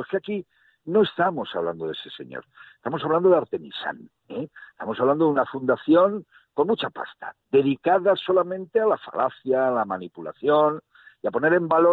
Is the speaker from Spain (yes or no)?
yes; Spain